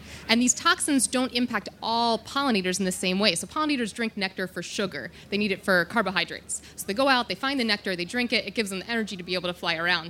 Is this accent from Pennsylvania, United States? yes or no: yes; Philadelphia, Pennsylvania, United States; moved away as an adult; now in Ireland; My background is I came from, you can probably tell, not Ireland originally. So I'm from Philadelphia